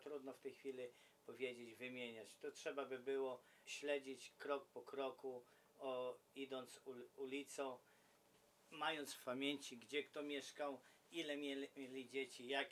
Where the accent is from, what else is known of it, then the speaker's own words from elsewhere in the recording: Niemirów, Podlaskie Voivodeship, Poland; pochodzę z pięknej miejscowości naddworzańskiej Niemirów, gdzie Bóg styka się z granicą.